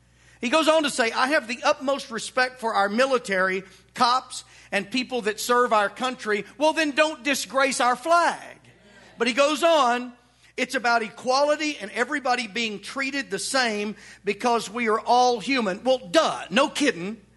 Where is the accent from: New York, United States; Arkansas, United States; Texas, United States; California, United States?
Arkansas, United States; And we have a lot of fun with that, mainly because I'm from Arkansas.